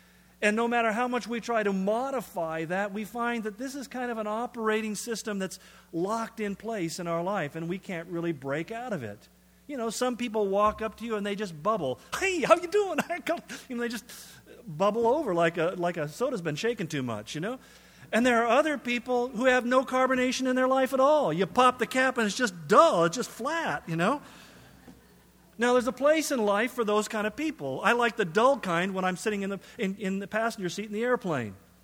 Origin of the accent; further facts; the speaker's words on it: California, United States; now in Spokane, United States; When I came to Spokane, being a Californian, I heard a phrase that I didn't hear much in California